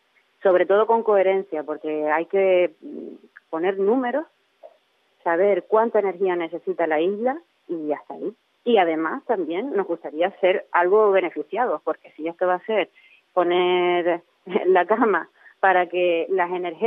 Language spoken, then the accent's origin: Spanish; Canary Islands, Spain; porque somos canarios, somos isleños